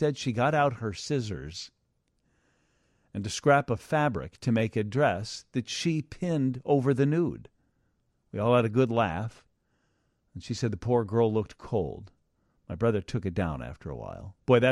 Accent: Hinsdale, Illinois, United States; I grew up in Hinsdale. I'm now 66.

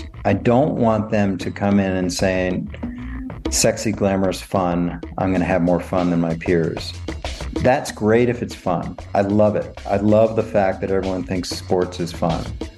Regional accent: Washington, District of Columbia, United States; I mean, I grew up a huge fan. I grew up in Washington, D.C.

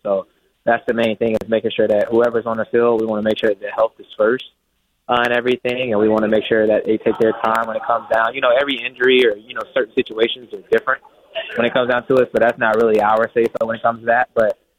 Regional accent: Louisiana, United States; born there; I was born in Louisiana, so we always talked about that part.

